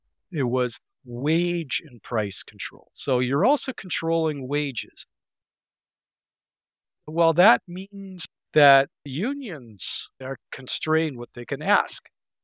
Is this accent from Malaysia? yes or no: no; Canada; as a Canadian, one of the topics of conversation up here is what a disaster the US medical system is.